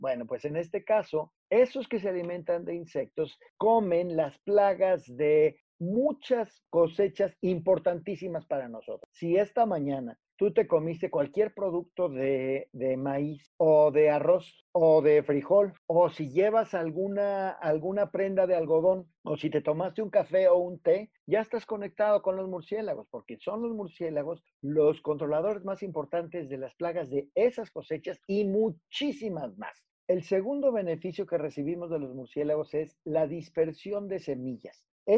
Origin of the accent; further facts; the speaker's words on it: Mexico; yo como mexicano, ¿qué te voy a poder decir